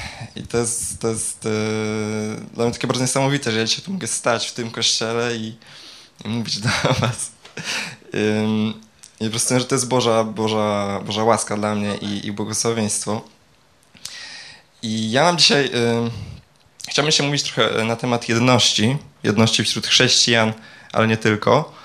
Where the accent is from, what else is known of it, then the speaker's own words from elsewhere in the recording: Greater Poland Voivodeship, Poland; Generalnie pochodzę spod Poznania